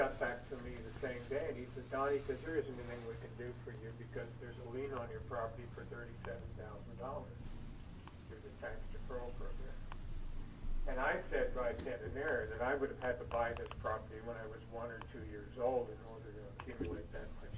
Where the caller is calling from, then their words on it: Prairie City, Oregon, United States; I'm calling from Prairie City, Oregon.